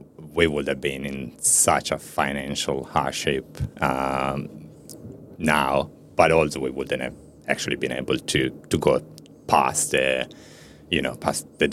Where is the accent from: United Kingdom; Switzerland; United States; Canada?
Switzerland; Ticino; first language Italian; English is a second language; My family's from Italy, but I was born and raised in Switzerland. In the Italian part of Switzerland.